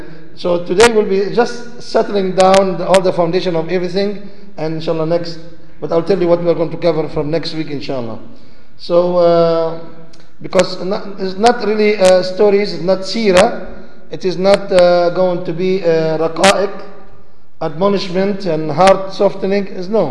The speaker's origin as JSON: {"language": "English", "country": "Lebanon", "said": "from one class to another class in the Al-Kulliya Al-Islamiyya that we have in Tripoli, Lebanon. I'm from Lebanon."}